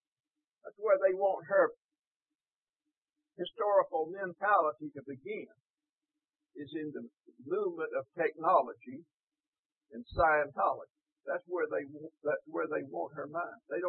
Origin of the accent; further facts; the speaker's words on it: Florida, United States; I come from Suwannee County. And if you know anything about Suwannee County, you'll know that it's one of the most conservative, patriotic, way far right politically, political counties.